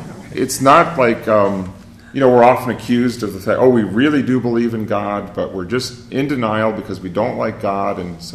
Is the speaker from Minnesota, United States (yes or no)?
yes; Minnesota, United States; Right now, back in my home state of Minnesota, in Rochester, Minnesota, I'm part of an interfaith council